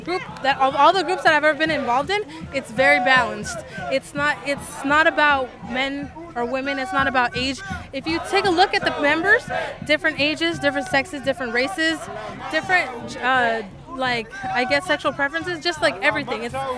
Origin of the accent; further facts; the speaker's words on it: Santa Cruz, California, United States; because I'm from Santa Cruz, but I come here, I commute every week for meetings